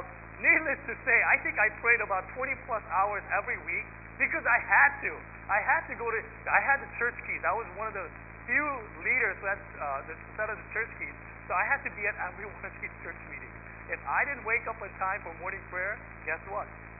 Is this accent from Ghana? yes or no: no; United States; a lot of us growing up in American evangelical churches lack. And one of the things that I am very thankful for, especially for my Korean Christian heritage, is this tradition of prayer.